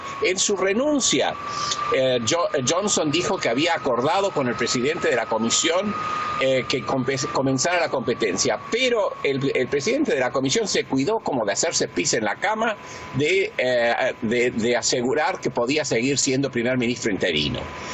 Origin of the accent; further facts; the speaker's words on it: Argentina; como decimos en mi país, en la Argentina